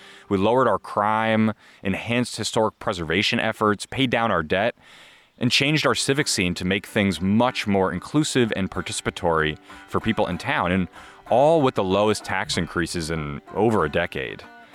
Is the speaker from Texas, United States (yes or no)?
no; South Orange, New Jersey, United States; And after that, I moved back to my hometown, South Orange, New Jersey, and ended up, I joined our public library board